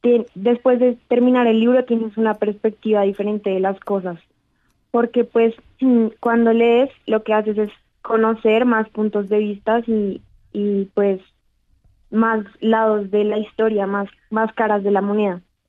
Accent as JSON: {"language": "Spanish", "country": "Colombia", "said": "más siendo colombianos todos."}